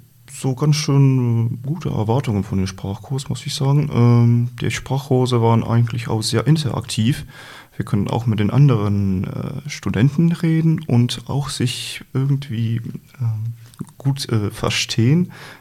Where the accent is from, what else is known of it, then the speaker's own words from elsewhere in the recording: Slovenia; German is a second language; Ich komme aus Slowenien und ich studiere hier jetzt Chemie.